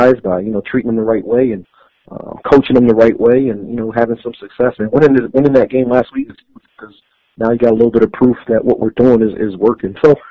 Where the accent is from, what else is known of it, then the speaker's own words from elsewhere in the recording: Philadelphia, Pennsylvania, United States; So just growing up in Philly and always watching the games